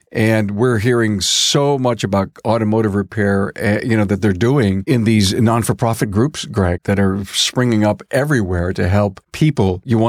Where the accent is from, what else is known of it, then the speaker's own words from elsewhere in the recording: Buffalo, New York, United States; He's from Cleveland. I'm from Buffalo.